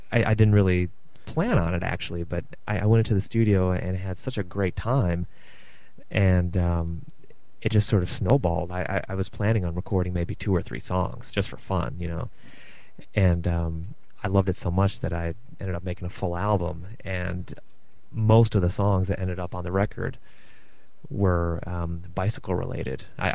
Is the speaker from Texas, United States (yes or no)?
no; Athens, Ohio, United States; I was riding my bicycle in my hometown in Athens, Ohio